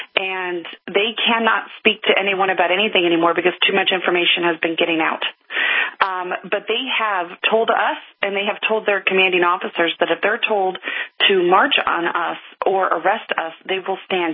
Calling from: Marietta, United States; Yes, I am from Marietta, and I have been out at the protest every day, mostly doing night shift

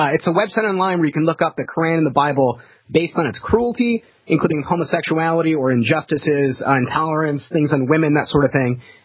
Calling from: Sarasota, Florida, United States; Hey, Sarasota, Florida.

